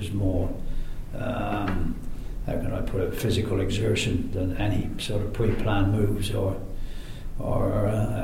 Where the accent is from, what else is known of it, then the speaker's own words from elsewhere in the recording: Stroud, South West England, United Kingdom; And of course Stroud was my hometown or home club, which I joined in 1956